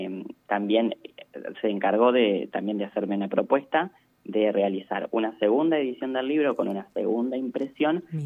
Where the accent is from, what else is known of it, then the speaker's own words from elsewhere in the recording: General Acha, La Pampa, Argentina; estoy tan orgulloso del lugar de donde vengo. General Hacha para mí siempre va a ser mi lugar, mi pueblo, mi querida Pampa, como yo siempre digo.